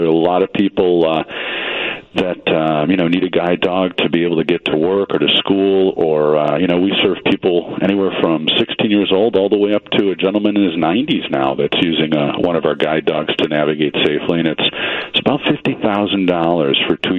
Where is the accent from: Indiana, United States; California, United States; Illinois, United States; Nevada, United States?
Illinois, United States; Chicago; born there; I was born in Chicago, back then Cook County Hospital